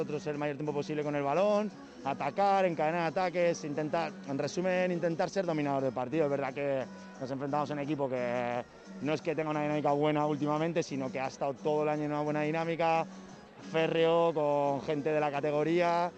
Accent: San Sebastián de los Reyes, Community of Madrid, Spain; que al final duermo en mi casa, que yo todo vivo aquí en Sanse, soy de Sanse.

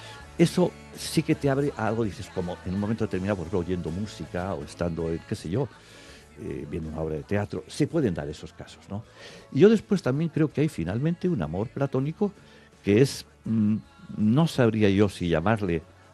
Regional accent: Portugalete, Basque Country, Spain; yo tengo amigos de donde nací, en Portugalete, que para mí son como hermanos.

